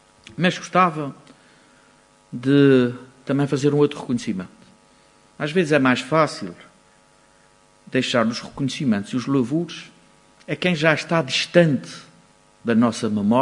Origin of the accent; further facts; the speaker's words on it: Azores, Portugal; como açoriano, eu tenho orgulho de ter referência no país